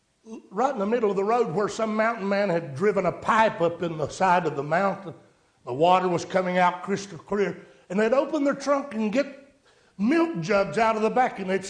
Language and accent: English; Saluda, United States; I'm from Saluda, 500 to 600 population, maybe a little more in the summer. We have the Floridian factor.